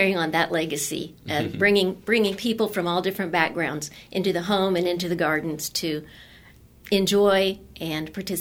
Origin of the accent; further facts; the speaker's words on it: Emporia, Kansas, United States; because I grew up here in Emporia, seeing the house when it was still used as a residence.